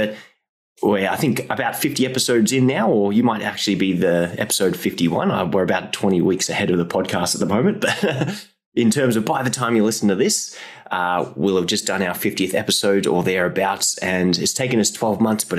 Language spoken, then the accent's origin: English; Australia; accent: Australian; We'll put that one on my Aussie accent there.